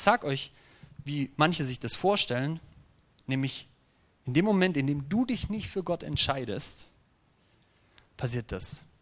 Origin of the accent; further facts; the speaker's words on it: Germany; dass es mir als Deutscher schwerfällt, um 8 Uhr so fröhlich zu sein?